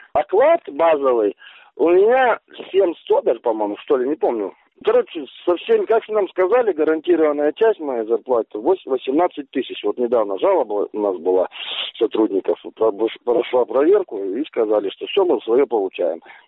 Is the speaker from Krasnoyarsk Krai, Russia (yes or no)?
yes; Krasnoyarsk, Krasnoyarsk Krai, Russia; что я живу в сельской местности. Понимаете, я вообще красноярец, по факту.